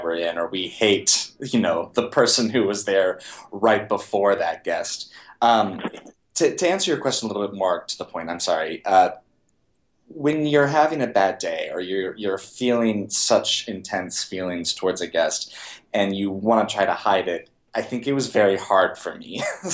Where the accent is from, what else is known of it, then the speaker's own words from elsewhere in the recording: Texas, United States; now in New York, United States; I grew up in Texas, and I would come to visit New York and fell in love with it.